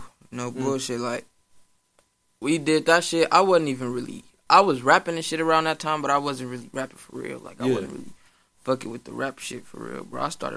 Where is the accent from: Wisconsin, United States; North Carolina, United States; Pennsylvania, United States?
Wisconsin, United States; Milwaukee; I'm from Milwaukee. East side of Milwaukee, fool.